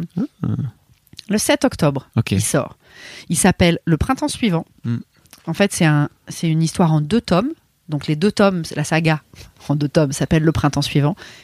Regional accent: Paris, Île-de-France, France; quand on est là en tant que Parisienne, c'est qu'il y a un truc qui te manque

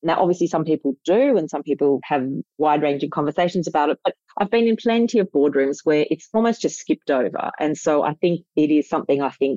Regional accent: Australia; I grew up in Australia

